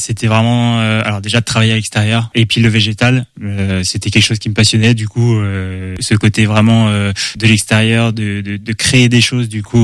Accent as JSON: {"language": "French", "region": "Pays de la Loire", "country": "France", "said": "Alors, moi, je suis originaire de la Sarthe, du coup."}